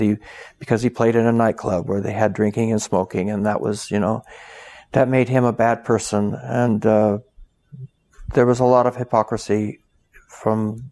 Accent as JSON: {"language": "English", "town": "Twin Falls", "region": "Idaho", "country": "United States", "tie": "born or raised there", "said": "I grew up in Idaho, Twin Falls, Idaho. I'm the fifth of six children."}